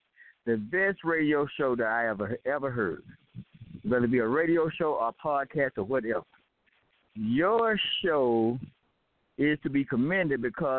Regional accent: Atlanta, Georgia, United States; I come from Atlanta

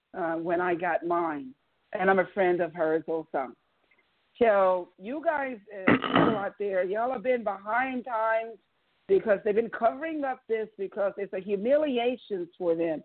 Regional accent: New York City, New York, United States; So I want you guys to know that I'm a New Yorker. I'm from New York City, but I went to school in California.

